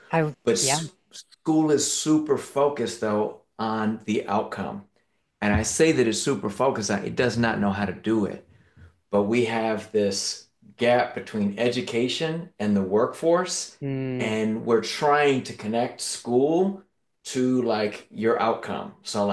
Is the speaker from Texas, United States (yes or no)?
no; New York, United States; Well, I'm originally from New York, and I know you're West Coast